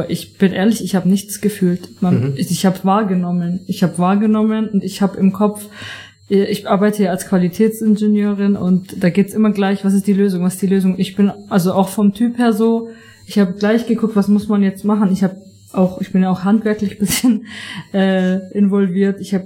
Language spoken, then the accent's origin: German; Aalen, Baden-Württemberg, Germany; ich komme aus Aalen